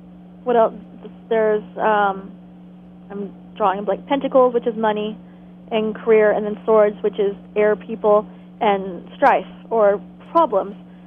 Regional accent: United States; It's really tarot, but I say tarot. I'm American.

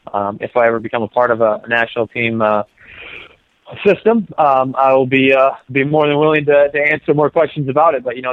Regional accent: Midwest, United States; now in Columbus, United States; You know, the city's been good to me. I'm from the Midwest.

